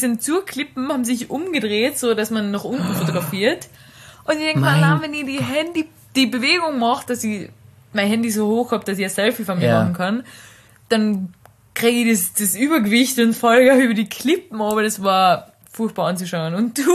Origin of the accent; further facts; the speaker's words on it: Carinthia, Austria; Ich bin Kärntnerin.